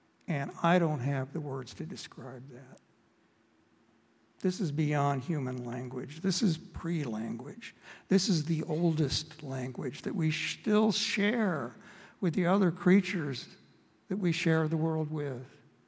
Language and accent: English; Kansas, United States; Now, I grew up in Kansas.